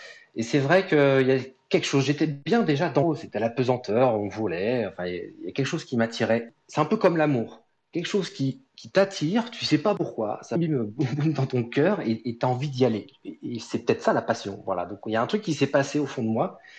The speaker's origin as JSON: {"language": "French", "town": "Troyes", "region": "Grand Est", "country": "France", "said": "je suis originaire de Troyes, dans l'Aube, là où il n'y a pas du tout la mer."}